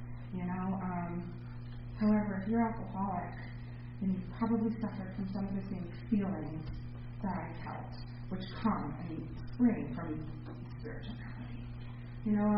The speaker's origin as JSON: {"language": "English", "town": "New York City", "region": "New York", "country": "United States", "tie": "born or raised there", "said": "So I was a little girl growing up in New York City, and this elderly woman babysat me, and she was fabulous."}